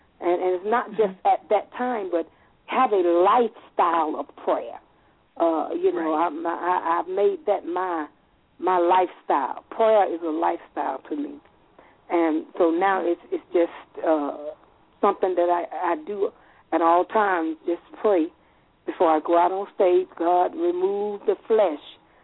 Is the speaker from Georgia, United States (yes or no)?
yes; Atlanta, Georgia, United States; Out of all the singers that he knew, I was one from Atlanta that he chose